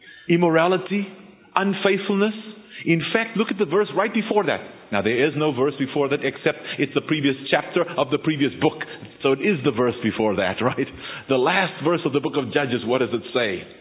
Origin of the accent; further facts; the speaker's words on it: South Africa; By the way, I was born and raised in South Africa.